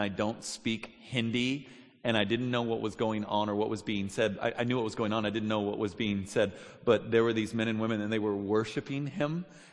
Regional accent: Olympia, Washington, United States; born there; I was born in Olympia, and then I still head up to Seattle probably twice a year to teach.

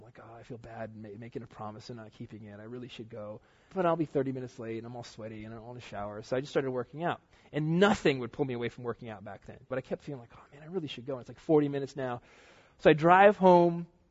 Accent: Florida, United States; I went to a black church in Florida, my hometown, and I saw all the gifts totally alive and well.

